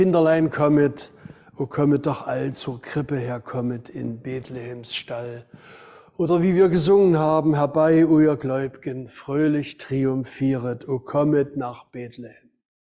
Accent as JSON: {"language": "German", "region": "Thuringia", "country": "Germany", "tie": "born or raised there", "said": "Weihnachten in den Nachkriegs- und Hungerjahren bei uns zu Hause in Thüringen oder hier im Erzgebirge."}